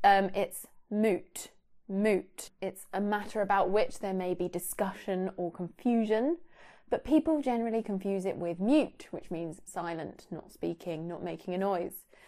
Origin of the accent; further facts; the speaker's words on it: East of England, United Kingdom; That's what my family and I say. We're from Bedfordshire. I'm living in Cambridgeshire.